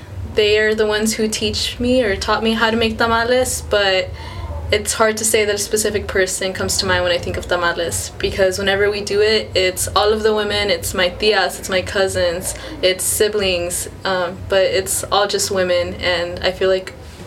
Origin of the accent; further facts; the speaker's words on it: Weslaco, Texas, United States; also born or lived in Grand Rapids, United States; I'm from Weslaco, Texas, or Mercedes, Texas, around that area, but I was born in Michigan, Grand Rapids, and was raised in the Valley.